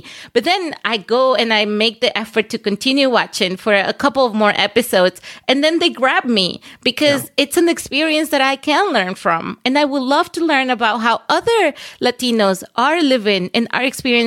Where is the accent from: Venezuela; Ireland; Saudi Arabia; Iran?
Venezuela; English is a second language; moved away as an adult; now in United States; because when I came to the States when I was 21, I think close to 21. So I grew up in Venezuela, right?